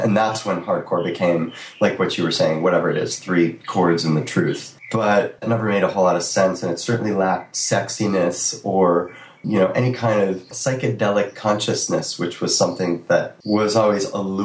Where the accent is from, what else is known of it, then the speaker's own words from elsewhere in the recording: Cleveland, Ohio, United States; And maybe part of it was growing up in Cleveland, where weirdos took whatever they could get.